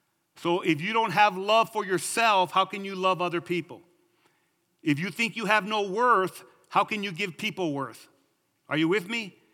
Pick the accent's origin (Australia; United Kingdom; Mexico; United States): Mexico; I'm Mexican, but Mexicans, you need to understand that you're half Spaniard and half Indian. And I'm from Chinatown